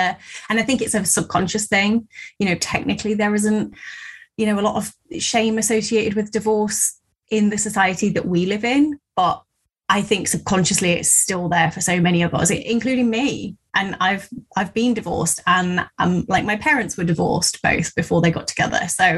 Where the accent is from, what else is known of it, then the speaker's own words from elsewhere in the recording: England, United Kingdom; ran away to live with a friend down in the Southwest. I'm from the Midlands.